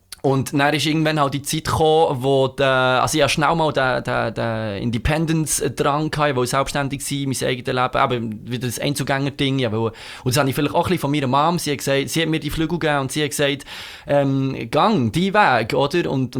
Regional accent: Biel, Bern, Switzerland; Ich bin einer ewig gegenwürdiger Bieler.

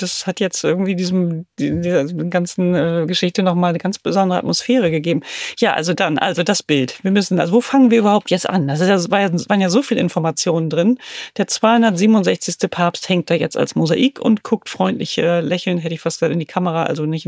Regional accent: Germany; bei uns in Friesland ist das ein Getränk.

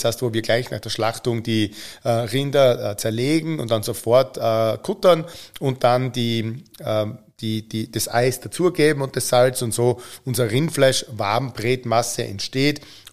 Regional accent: Austria; sind aber auch bei uns in Österreich oder bei uns in der Fleischerei Buchberger sehr populär.

